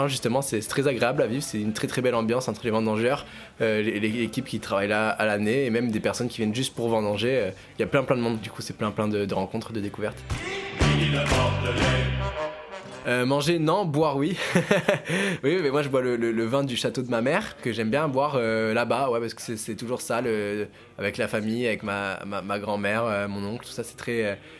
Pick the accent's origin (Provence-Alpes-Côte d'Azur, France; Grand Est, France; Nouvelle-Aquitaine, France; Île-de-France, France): Nouvelle-Aquitaine, France; Saint-Émilion; Je vous emmènerais à Saint-Émilion, parce que c'est là où j'ai grandi